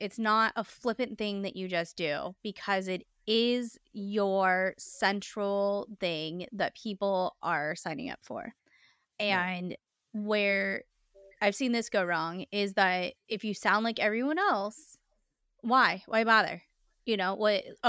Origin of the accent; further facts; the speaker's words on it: California, United States; accent: California; And me with my thick California accent. I know that, you know, AI does not understand me either.